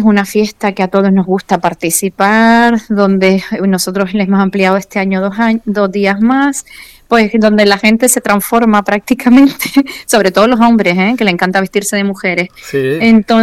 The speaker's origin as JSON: {"language": "Spanish", "town": "Mogán", "region": "Canary Islands", "country": "Spain", "tie": "born or raised there", "said": "en la plaza del pueblo de Mogán, que es donde yo nací y me crié"}